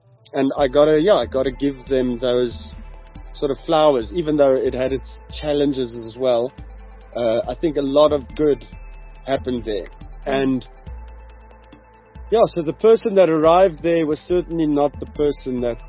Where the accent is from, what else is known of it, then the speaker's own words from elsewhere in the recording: Gauteng, South Africa; I grew up in the Moot. I went to a small-ish Afrikaans high school, primary school called Tuishersdal.